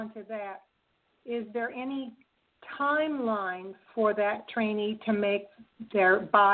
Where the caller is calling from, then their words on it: Port Charlotte, Florida, United States; I'm from Port Charlotte, Florida.